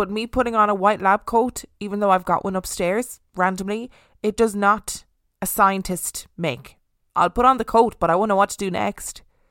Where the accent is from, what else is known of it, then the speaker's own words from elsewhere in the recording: Chicago, Illinois, United States; I grew up in Chicago, not far from the serial killer John Wayne Gacy's house.